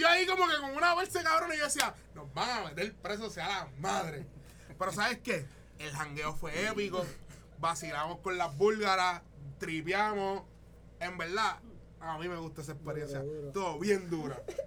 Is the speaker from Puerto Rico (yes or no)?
yes; Puerto Rico; éramos como 5 puertorriqueños, salimos de janguear de una barra